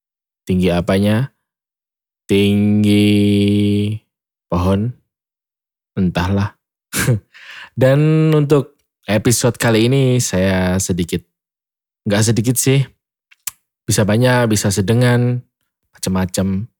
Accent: Java, Indonesia; Saya orang Jawa jadi gak lanyah bahasa Inggris, ngoten.

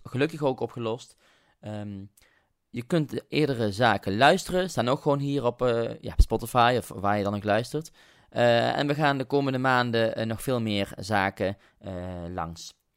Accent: North Brabant, Netherlands; Ik woon ver uit de buurt. Ik kom uit Brabant.

